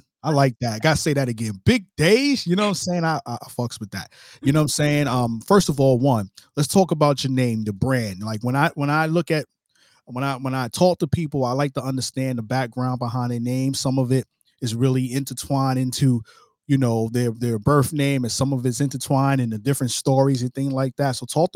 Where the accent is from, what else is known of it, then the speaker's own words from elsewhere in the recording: Brooklyn, New York, United States; I'm from Brooklyn, New York, that, you know, really?